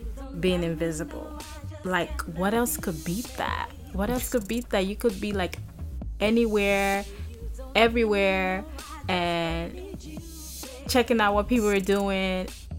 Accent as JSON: {"language": "English", "country": "Nigeria", "lives_now": "United States", "said": "well, I'm Nigerian. So I definitely have my favorite Nigerian dishes, and then I have my favorite American dishes."}